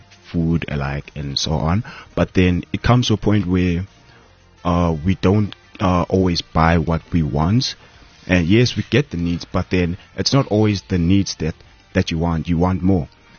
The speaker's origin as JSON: {"language": "English", "town": "Boksburg", "region": "Gauteng", "country": "South Africa", "tie": "born or raised there", "also_born_or_lived": "Eastern Cape", "said": "So, I was born in the Eastern Cape, but then most of my life has been here in Gauteng, Johannesburg. So we lived here most of our lives, and we grew up in a township called Reha Park in Boksburg. Mm-hmm. So it's a colored community."}